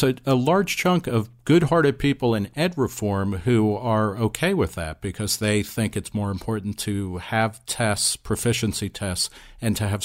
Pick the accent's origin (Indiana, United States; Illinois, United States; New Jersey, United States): New Jersey, United States; when I grew up in New Jersey, and I actually went to Catholic school.